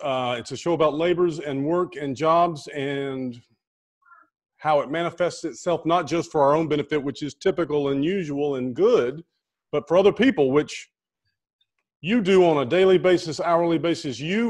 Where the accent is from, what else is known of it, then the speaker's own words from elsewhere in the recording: North Carolina, United States; If someone in North Carolina, I'm from North Carolina